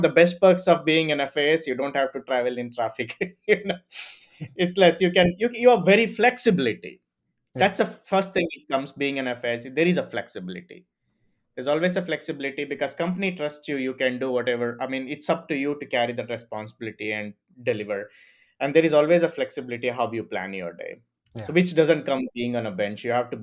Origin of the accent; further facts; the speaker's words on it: India; So I speak fast as an Indian. So we speak I think 3 times more faster than Americans.